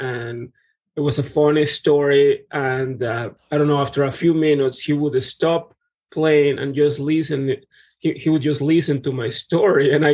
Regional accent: Mexico; English is a second language; So I didn't study literature or Spanish because I grew up in Mexico.

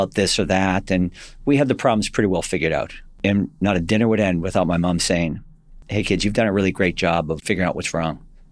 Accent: Watertown, Massachusetts, United States; When I was a kid growing up in Watertown, Mass, one of seven siblings.

